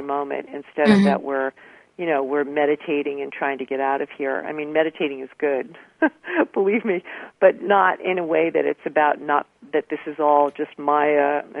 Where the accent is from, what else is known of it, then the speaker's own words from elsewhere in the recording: Garden City, New York, United States; I grew up in Garden City, Long Island. Which you know where that is, and had a really nice, sort of waspy, upper middle class family.